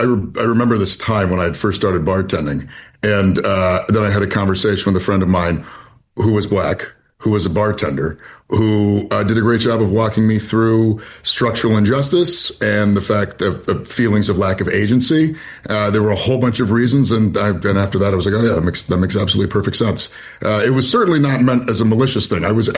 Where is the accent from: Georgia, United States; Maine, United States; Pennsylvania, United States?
Maine, United States; I grew up in Maine. I had never bartended before. I was living in Washington, D.C.